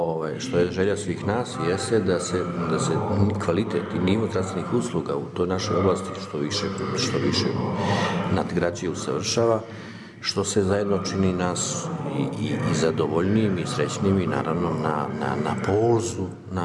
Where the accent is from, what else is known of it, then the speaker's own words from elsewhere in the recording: Serbia; Mi smo iz Srbije, evo i tu su kolege iz Novog Sada